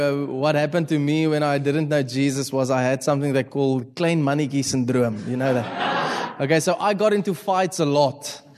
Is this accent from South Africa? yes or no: yes; Malmesbury, Western Cape, South Africa; first language Afrikaans; English is a second language; So if the English isn't so well tonight, just know it's because I'm actually Afrikaans and I'm from Malmesbury. I mean, can English come out of Malmesbury? The answer is no.